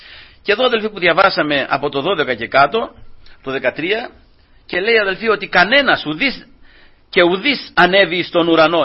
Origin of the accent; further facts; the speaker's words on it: Greece; born there; Γεννηθήκαμε στην Ελλάδα και γεννηθήκαμε μέσα σε μια χώρα που όλοι είναι Ορθόδοξοι. Και εμείς Ορθόδοξοι.